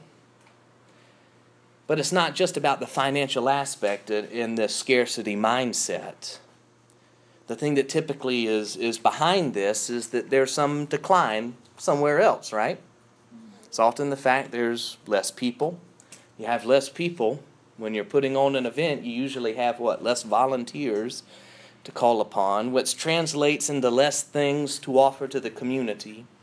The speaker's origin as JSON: {"language": "English", "country": "United States", "said": "I mean, I know I'm an American, but..."}